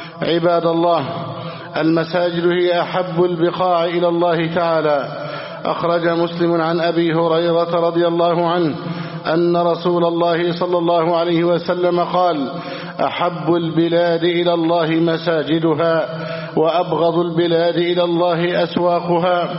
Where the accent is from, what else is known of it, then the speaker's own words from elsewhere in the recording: Egypt; اللهم اجعل بلدنا مصر سخاء رخاء